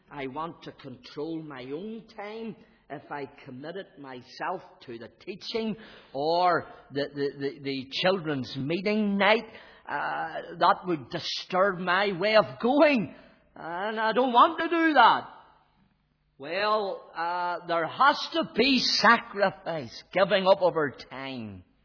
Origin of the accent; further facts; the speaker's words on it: Belfast, Northern Ireland, United Kingdom; I wouldn't know this. I'm from Belfast.